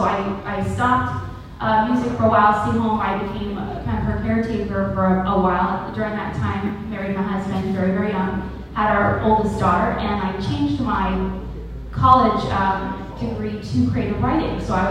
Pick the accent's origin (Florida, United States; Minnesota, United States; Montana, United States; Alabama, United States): Florida, United States; I grew up in Pinellas County, I'm a Pinellas native. My parents moved here from Boston, and they supported me wholeheartedly.